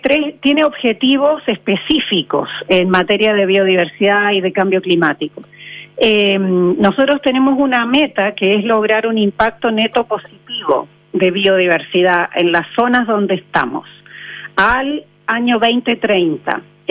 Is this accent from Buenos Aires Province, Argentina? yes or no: no; Córdoba, Argentina; accent: Cordoban; now in Chile; yo soy argentina, llevo viviendo en Chile 30 años. Y efectivamente no se me ha ido el acento cordobés.